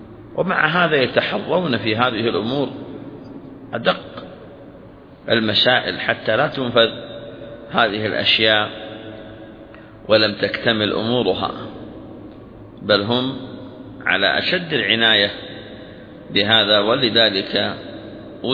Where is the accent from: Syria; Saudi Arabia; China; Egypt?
Saudi Arabia; كما هو جاري العمل عليه عندنا في المملكة العربية السعودية